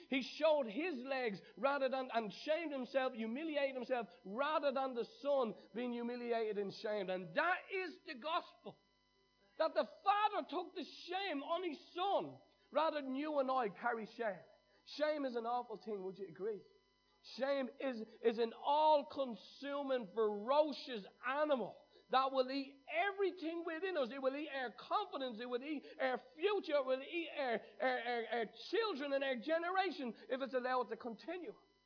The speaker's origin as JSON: {"language": "English", "country": "Ireland", "said": "I'm Irish."}